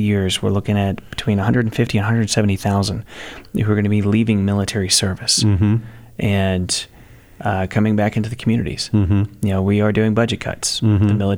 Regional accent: Texas, United States; I'm from Texas, so barbecue is usually my answer to most problems.

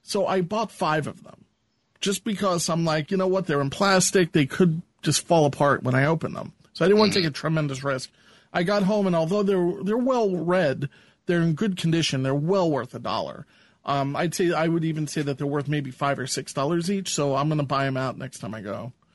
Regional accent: Hewlett Harbor, New York, United States; also born or lived in Cedarhurst; So when I was growing up in Hewlett Harbor, we lived on this street called Pepperidge. I don't want to give the exact address. So I lived there probably until I was 9 or 10, and then we moved to Cedarhurst, so which is two towns away.

